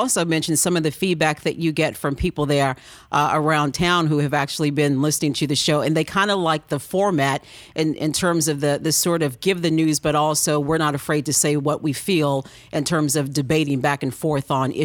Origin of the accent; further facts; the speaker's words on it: United States; And I think maybe I'm saying that because I'm an American, or maybe I'm saying that because I'm an American journalist.